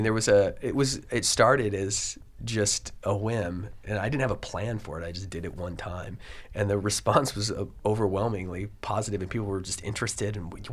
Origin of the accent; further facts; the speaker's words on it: Idaho, United States; I grew up in Idaho, and it's pretty much white people out there.